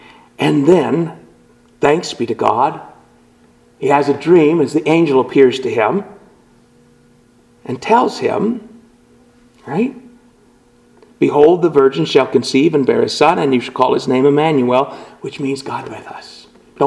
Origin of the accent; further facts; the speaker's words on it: Appalachia, United States; I grew up in the Appalachians just to make sure you know that.